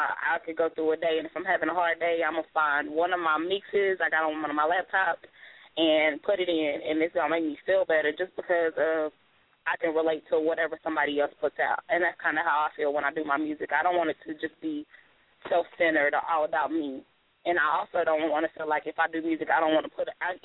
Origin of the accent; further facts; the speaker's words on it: Greenville, Texas, United States; I'm from Greenville, Texas. It is, well, from Dallas. It's probably like 35 miles on I-30. It's itty bitty town.